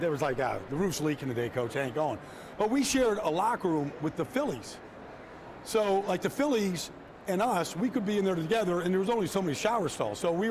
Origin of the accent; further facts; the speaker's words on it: Philadelphia, Pennsylvania, United States; Not saying this because I'm from Philadelphia, Neil.